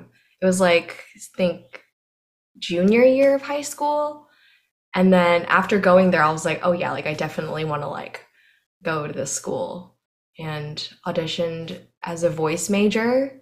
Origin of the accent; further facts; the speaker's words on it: Hong Kong; I grew up in Hong Kong